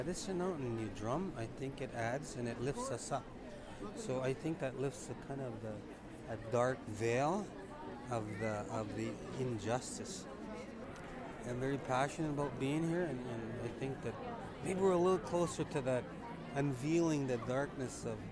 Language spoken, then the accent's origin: English; Saskatoon, Saskatchewan, Canada; I grew up in Saskatoon